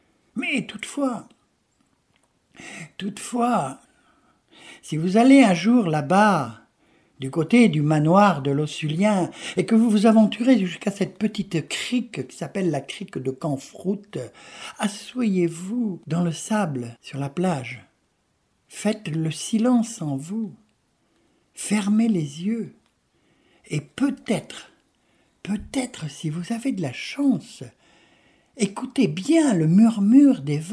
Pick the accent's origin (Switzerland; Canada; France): France; Brittany; Comme il y en a beaucoup chez nous, en Bretagne.